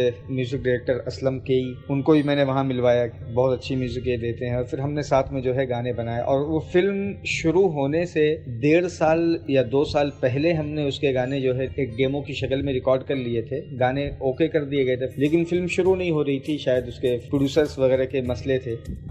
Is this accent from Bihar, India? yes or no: no; Jaunpur, Uttar Pradesh, India; now in Mumbai, India; मैं यूपी में एक ज़िला है जिसका नाम है जौनपुर, मैं वहाँ का रहने वाला हूँ और काफ़ी अरसे से मुंबई में रहता हूँ।